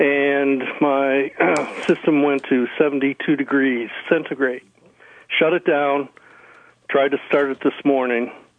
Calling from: Webster, New York, United States; Webster, New York.

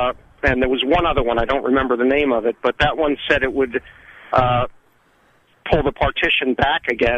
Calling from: Goshen, New York, United States; Goshen, New York.

